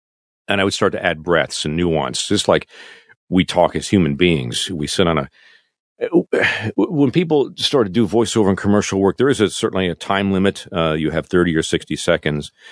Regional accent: Canada; And as a an expat, you know, an ex-Canadian in my home country

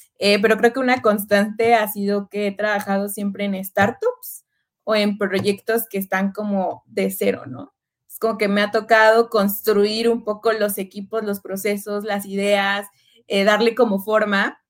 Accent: Mexico; yo soy como mucho chile, mole y pozole

